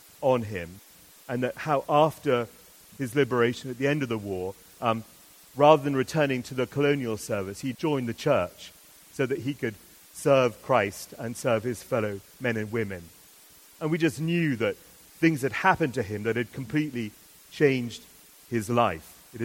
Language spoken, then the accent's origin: English; England, United Kingdom; I went to visit my home country of England